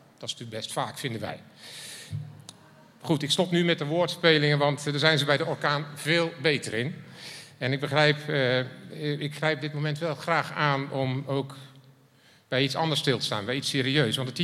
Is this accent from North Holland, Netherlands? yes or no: yes; North Holland, Netherlands; En dan ben ik blij dat we als Zaankanters in Nederland wonen